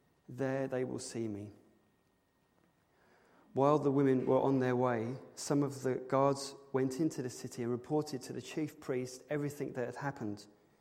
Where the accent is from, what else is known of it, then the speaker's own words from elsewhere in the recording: England, United Kingdom; See, you can't ask me that. I'm English. It's too personal.